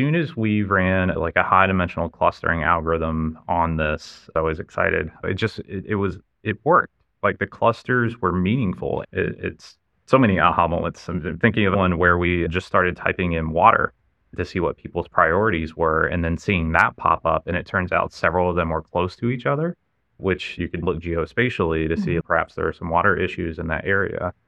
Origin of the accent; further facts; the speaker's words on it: North Carolina, United States; I think growing up in North Carolina, where I'm from originally, rural South, we were no strangers to poverty.